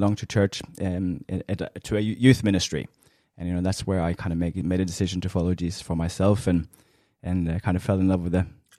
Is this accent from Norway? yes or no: yes; Norway; English is a second language; I grew up in Norway in a very small town, 3,000 people in the town, so a small town, and that's where I, you know, I've grown up in a Christian family